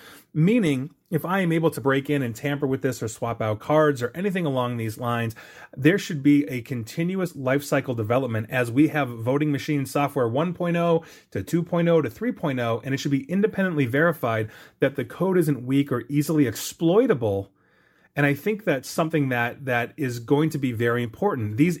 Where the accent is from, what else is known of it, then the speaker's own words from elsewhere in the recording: Illinois, United States; at least here in my home state of Illinois